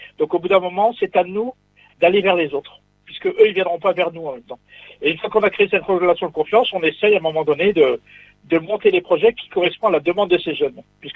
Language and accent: French; France; born there; parce qu'avant j'étais algérien, maintenant j'ai la double nationalité, pourtant je suis né en France.